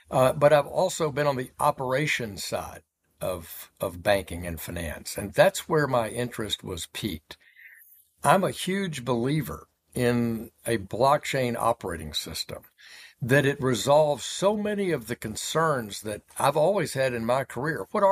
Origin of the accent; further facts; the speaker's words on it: Arkansas, United States; John Bozeman of Arkansas, my senior senator in my home state